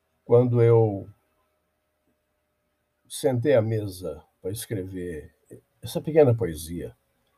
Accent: Poço Fundo, Minas Gerais, Brazil; born there; a cidade onde eu nasci. Chama-se Poço Fundo, sul de Minas Gerais. Na época tinha 13 mil habitantes, hoje talvez 15, não sei.

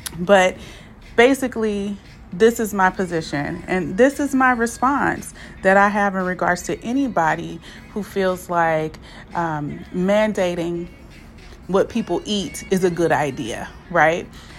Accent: Oakland, California, United States; now in Stockton, United States; I am from Oakland, California, currently residing here in beautiful Stockton.

